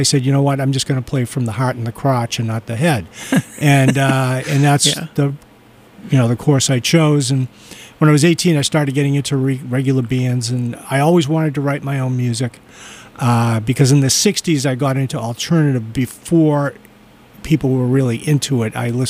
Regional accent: Brookline, Massachusetts, United States; So I grew up in, I was born in Brookline, Mass., which is a wealthy town, but we were a poor family in a wealthy town.

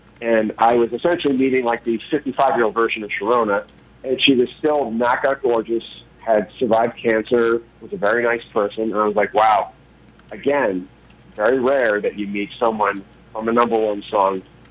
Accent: New York, United States; now in North Hollywood, United States; We moved out here from New York.

